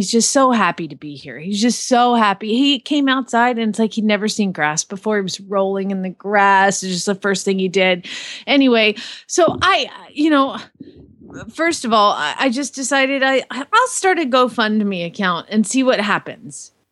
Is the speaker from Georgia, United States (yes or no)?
yes; Georgia, United States; I mean, I grew up in Georgia where September, you start to get a little bit of cooler, crisper air.